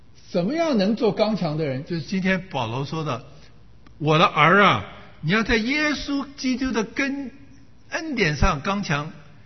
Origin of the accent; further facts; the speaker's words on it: Taiwan; moved away as an adult; now in United States; 因为我基本上我头二十几年在中国长大，在台湾长大，我常常说我是中国人，其实我也是美国人。我在美国住时间比中国还久